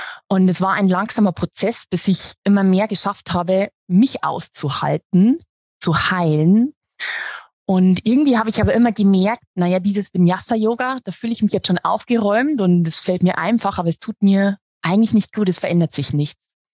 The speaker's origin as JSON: {"language": "German", "town": "Regensburg", "region": "Bavaria", "country": "Germany", "said": "Und ich bin aus Regensburg, aus Bayern."}